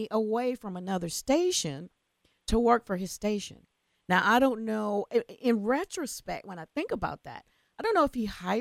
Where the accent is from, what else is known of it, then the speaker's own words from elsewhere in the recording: United States; born there; Yeah, I was born here. Right. I was born in America.